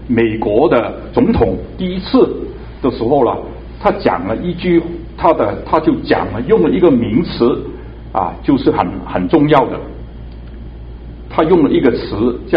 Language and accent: Chinese; Hong Kong; 我来自香港啊，现在香港是中国一部分了